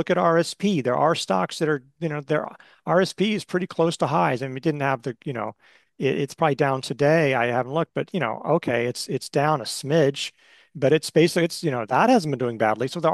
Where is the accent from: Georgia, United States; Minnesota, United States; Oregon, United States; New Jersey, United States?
Oregon, United States; if it's like growing up in Oregon, it would sometimes rain here, then it'd stop raining, come back, back and forth.